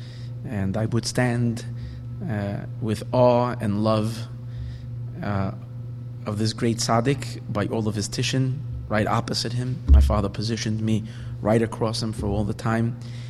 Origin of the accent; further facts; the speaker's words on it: Borough Park, New York, United States; now in Los Angeles, United States; And I know Stanley from when I was a little boy, way before I came to Los Angeles, growing up in Borough Park.